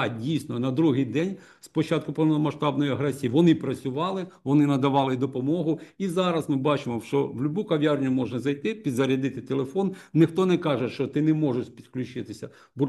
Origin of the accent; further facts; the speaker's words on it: Kyiv, Ukraine; Безпосередньо, як киянин, я бачу у себе біля будинку, працювала кав'ярня десь років, може, з 10 уже.